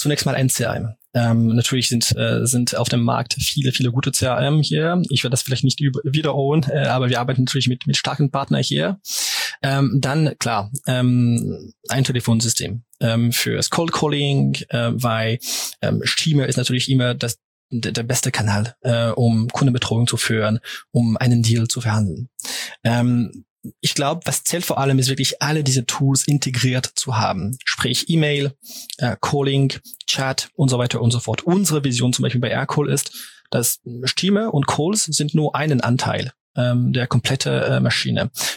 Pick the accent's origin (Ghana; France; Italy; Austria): France; German is a second language; Auf Deutsch ein bisschen zusammen, wie du es erwähnt hast, bin ich Franzose.